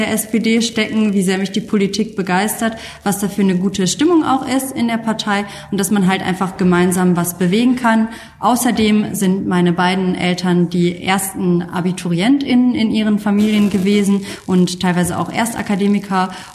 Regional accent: Kamp-Lintfort, North Rhine-Westphalia, Germany; also born or lived in Xanten; Nein, ich bin nicht in Ella geboren. Ich bin auch nicht in Düsseldorf geboren. Ich bin in Xanten geboren, war dann 3 Tage lang dort und bin die restlichen 18 Jahre bis zu meinem Auszug in Kamp-Lintfort, der Zechen- und Klosterstadt, aufgewachsen.

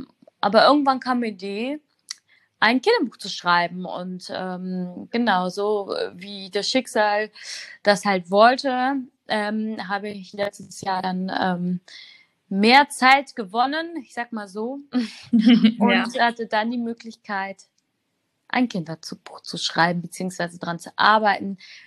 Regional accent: Wuppertal, North Rhine-Westphalia, Germany; Also aufgewachsen bin ich in Wuppertal zusammen mit meinen 3 bis 4 Geschwistern.

